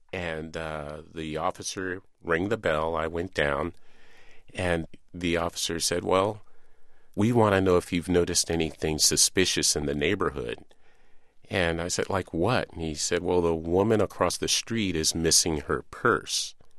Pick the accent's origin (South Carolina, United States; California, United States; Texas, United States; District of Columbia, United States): California, United States; Pacific Grove; I'm from Pacific Grove, California.